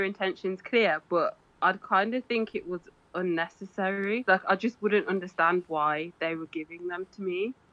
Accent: Birmingham, West Midlands, United Kingdom; I'm from Birmingham in the UK.

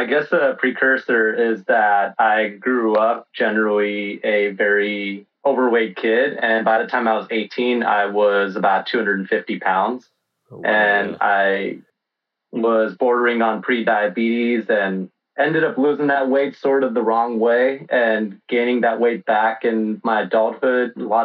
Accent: Los Angeles, California, United States; Home is Los Angeles, California.

